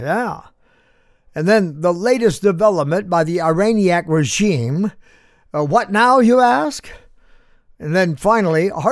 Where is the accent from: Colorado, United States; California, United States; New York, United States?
California, United States; Now, folks, I'm Californian born and bred.